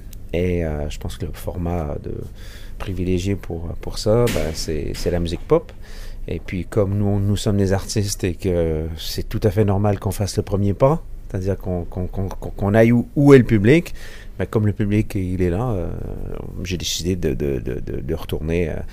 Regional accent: Canada; ça a été une folie, vraiment une folie chez moi au Canada

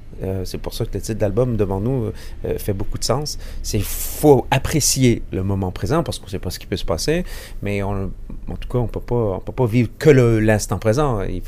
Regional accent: Canada; ça a été une folie, vraiment une folie chez moi au Canada

